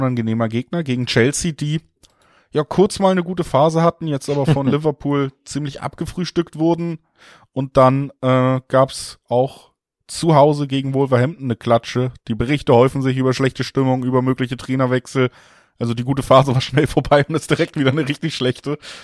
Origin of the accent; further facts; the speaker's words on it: Cologne, North Rhine-Westphalia, Germany; Weiberfastnacht, sag ich als Kölner, kann man selber entscheiden.